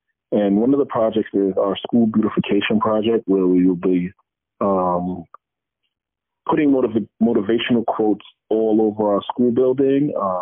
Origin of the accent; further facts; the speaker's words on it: Brooklyn, New York, United States; also born or lived in Providence; Originally, my parents are from Nigeria, and I was born in the United States, Providence, Rhode Island, but I was raised in Brooklyn, New York.